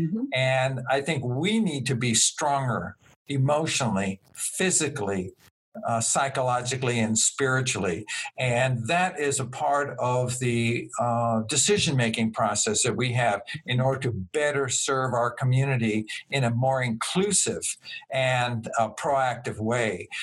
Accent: Los Angeles, California, United States; I grew up in Los Angeles and in LA, and my goal in life was to be an auto mechanic.

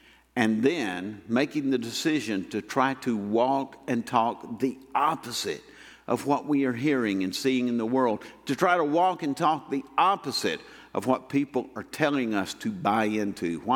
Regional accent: Deep South, United States; I grew up in the Deep South during the very last vestiges of segregation.

